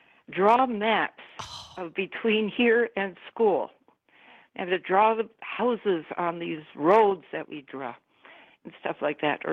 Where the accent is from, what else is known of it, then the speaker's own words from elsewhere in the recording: Milwaukee, Wisconsin, United States; I grew up in Milwaukee, mostly on the east side. I'm in my 80s now. But we moved 12 times before I was 12 years old.